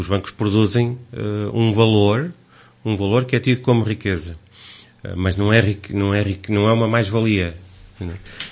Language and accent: Portuguese; Aveiro, Portugal; mas Portugal continua a ser... o meu país, Aveiro continua a ser a minha cidade. Eu de maneira nenhuma consigo esquecer o local onde nasci